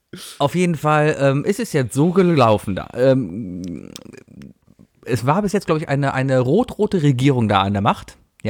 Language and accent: German; Cologne, North Rhine-Westphalia, Germany; Als Kölner weiß man böse Geschichte da unten